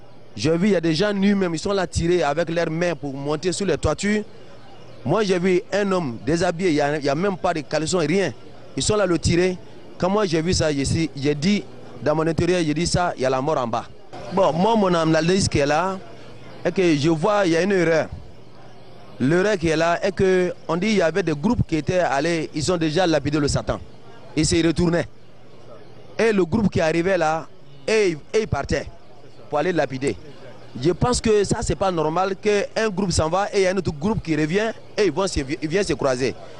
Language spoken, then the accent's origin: French; Côte d’Ivoire; je suis de Côte d'Ivoire, Sahel Hadj.